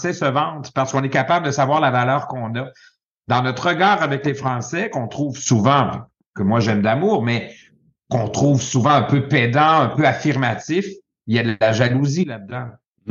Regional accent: Quebec, Canada; En fait, dans toute notre histoire moderne, les Québécois ont voulu être reconnus par le regard des aut

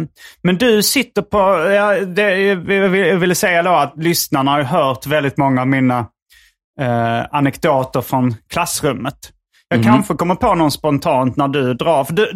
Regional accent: Hjärup, Skåne, Sweden; also born or lived in Malmö; Jag föddes i Malmö, flyttade till Hjärup som ligger mellan Malmö och Lund. Så det är liksom en sovstad mellan Malmö och Lund.

